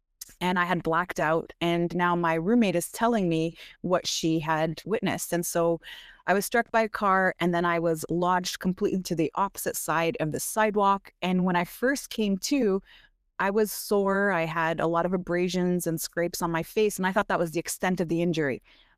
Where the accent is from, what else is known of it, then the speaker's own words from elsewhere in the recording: Montreal, Quebec, Canada; I am from Montreal, Canada.